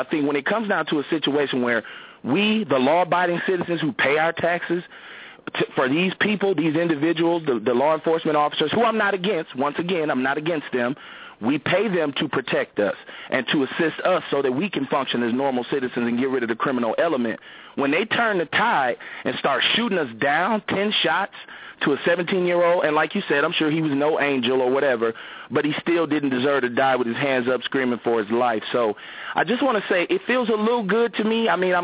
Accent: Milwaukee, Wisconsin, United States; But on the other hand, I am from Milwaukee.

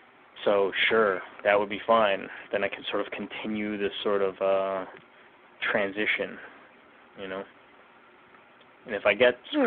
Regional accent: Virginia, United States; also born or lived in Boston; I've lived in Boston. I came from Virginia.

